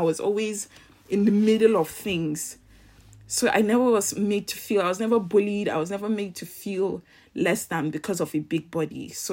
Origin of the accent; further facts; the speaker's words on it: Kano, Nigeria; my mom is Trinidadian, so from South America, the Caribbean. I was born and raised in Kano, so it was very much, we were in the north, but also not your average or typical northerners.